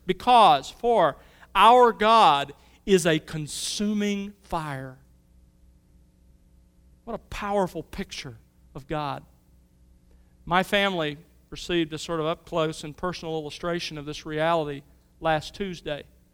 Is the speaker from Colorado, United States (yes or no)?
no; Mobile, Alabama, United States; I grew up in Mobile and grew up in thunderstorms